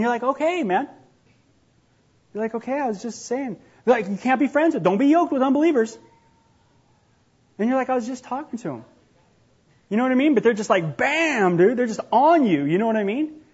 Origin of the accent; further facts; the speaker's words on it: California, United States; Jesus was Jewish. He's from Israel. I'm from California. Total different worlds, man.